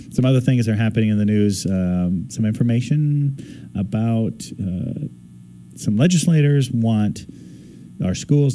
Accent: Midwest, United States; born there; I was born in the Midwest, so we did not just the, hey, that's going to be a nuclear bomb, duck and cover

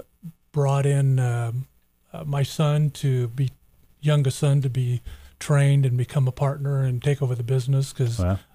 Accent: Silverton, Oregon, United States; born there; also born or lived in Woodburn / Salem; I was born in Silverton, actually.

